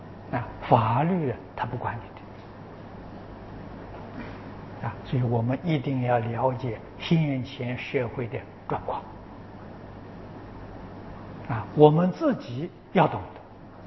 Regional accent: China; 我有一年在旧金山，啊，也是我们中国人，有一个小孩出走了，离家出走。

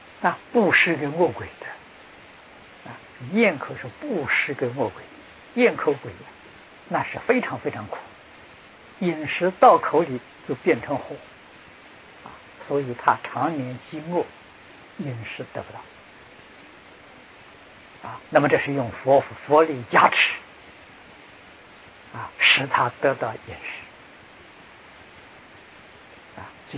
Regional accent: China; 但我们中国人造观世音菩萨的像很慈祥啊

